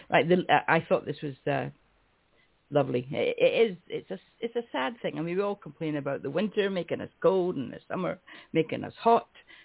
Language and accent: English; Scotland, United Kingdom; Again, being Scottish, we're a bit that way inclined.